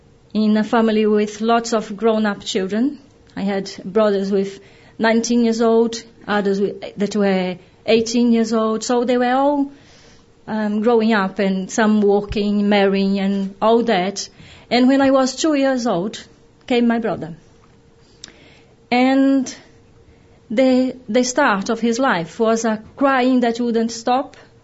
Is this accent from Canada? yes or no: no; Brazil; English is a second language; now in England; because I'm from Brazil, and it's such a long way